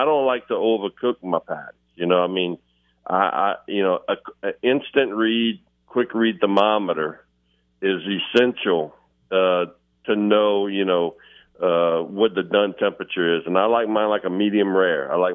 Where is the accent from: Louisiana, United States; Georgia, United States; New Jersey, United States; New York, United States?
Louisiana, United States; We're Cajun.